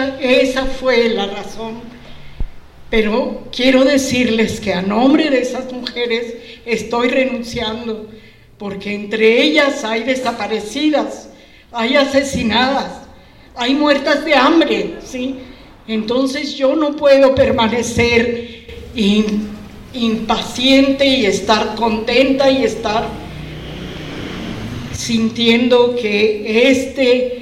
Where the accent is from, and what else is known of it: Mexico